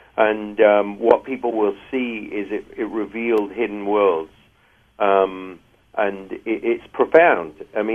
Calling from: Los Angeles, California, United States; I'm actually calling you from Los Angeles.

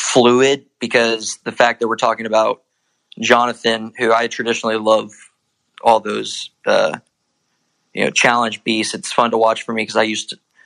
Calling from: Pennsylvania, United States; also born or lived in Texas; So I'm calling from Pennsylvania, but I moved here from Texas.

